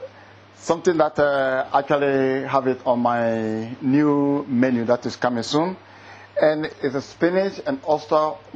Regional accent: Ghana; now in United Kingdom; originally I came from Ghana. Ghana is in West Africa.

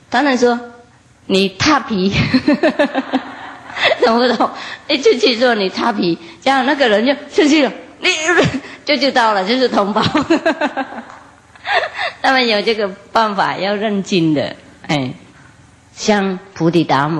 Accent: China; 我们中国人也是不打不相知嘛，有没有啊？

